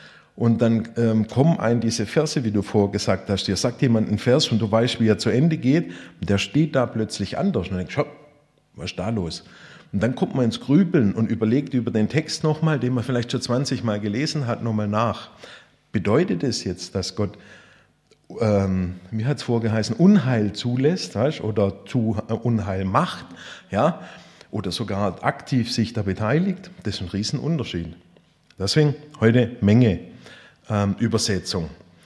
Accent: Baden-Württemberg, Germany; wir sind sowieso als Schwabe so Häuslebauer

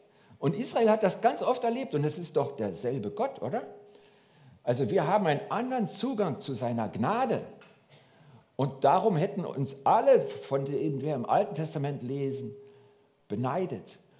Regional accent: Berlin, Germany; born there; Also ich bin ja in Berlin geboren

